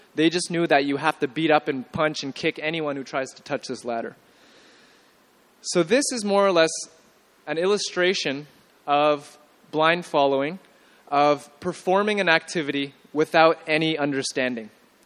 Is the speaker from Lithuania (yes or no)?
no; Canada; But, I'm from Canada. I never heard of a rasgulla.